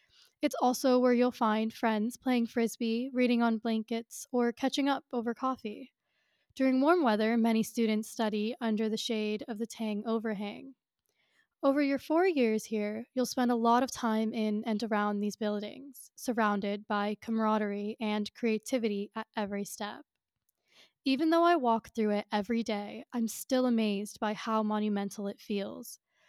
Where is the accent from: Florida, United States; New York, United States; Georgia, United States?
Georgia, United States; Atlanta; I'm a junior from Atlanta, Georgia, studying mechanical engineering.